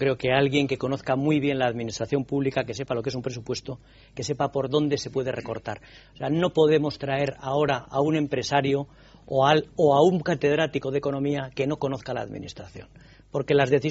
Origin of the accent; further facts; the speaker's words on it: Spain; yo, como perjudicado, como español perjudicado